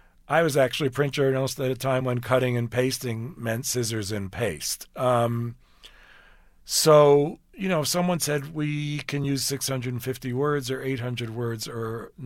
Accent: Manhattan, New York, United States; But I grew up in Manhattan and there were no grills.

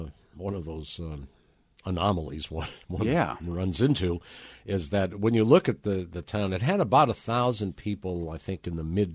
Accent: Chicago, Illinois, United States; also born or lived in rural Midwest, United States; Because, as I said, I grew up in Chicago, but I also grew up a lot in the rural Midwest

